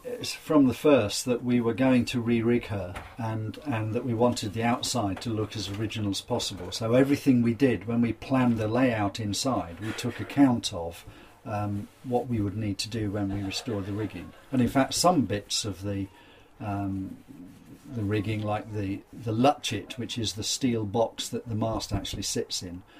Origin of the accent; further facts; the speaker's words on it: Doncaster, Yorkshire and the Humber, United Kingdom; born there; because I was born in Doncaster, when I came across Humber Keels, I thought this is ideal